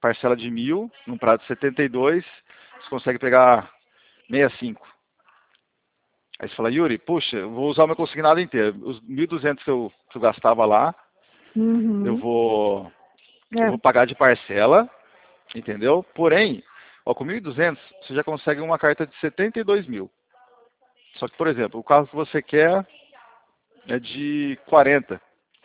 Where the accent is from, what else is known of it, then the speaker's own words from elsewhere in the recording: Bauru, São Paulo, Brazil; É que eu sou de Bauru.